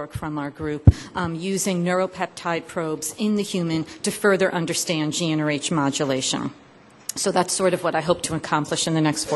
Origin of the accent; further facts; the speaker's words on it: New York, United States; accent: New York; My New York accent definitely comes out. I had to disguise it for many years.